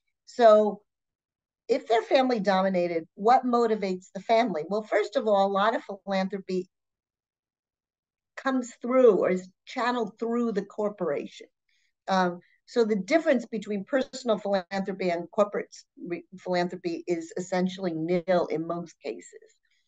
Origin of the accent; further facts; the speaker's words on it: New York, United States; anybody hearing me and looking at me would know that I'm not from Asia, and I definitely am from New York, and you can hear the accent.